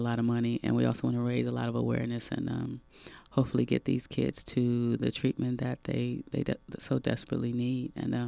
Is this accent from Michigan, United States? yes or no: yes; Detroit, Michigan, United States; now in Bay Area, United States; I've been living in the Bay Area for about 5 years. I'm originally from Detroit, so I had to fly back out to Detroit and come out to my family, a black family.